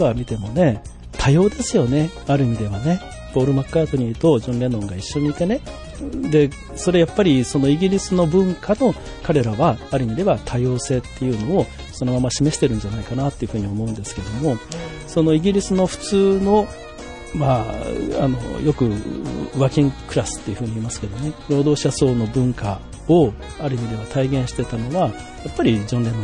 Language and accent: Japanese; Fuchu, Tokyo, Japan; あ、東京になります。東京の府中市になります。